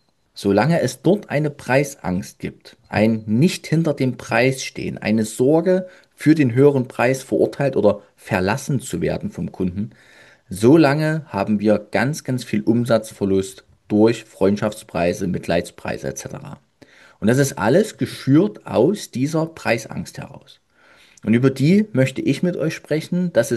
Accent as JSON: {"language": "German", "town": "Dresden", "region": "Saxony", "country": "Germany", "lives_now": "Leipzig, Germany", "said": "Ich komme ja aus Dresden, wohne in Leipzig."}